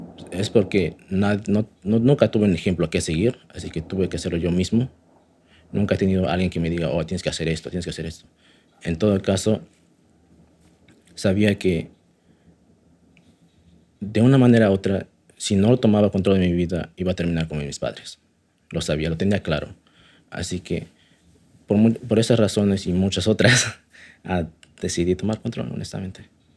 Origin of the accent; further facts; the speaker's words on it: San Antonio Las Mesas, Oaxaca, Mexico; soy de Oaxaca, México, de origen mixteca en un pueblo pequeño llamado San Antonio Las Mesas.